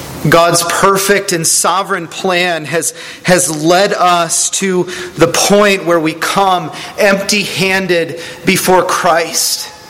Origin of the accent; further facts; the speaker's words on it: United States; Paul summarized your whole theology in two words, because I'm an American and I've got other things to do.